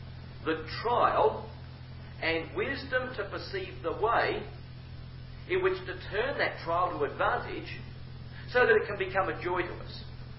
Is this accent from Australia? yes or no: yes; Australia; I come from Australia and I see an ecclesial way of life in Australia